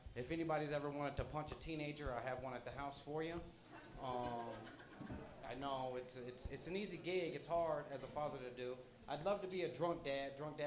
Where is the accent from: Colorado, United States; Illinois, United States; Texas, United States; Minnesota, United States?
Colorado, United States; Denver; Hi, white people. I'm from Denver. I was here before all you motherfuckers.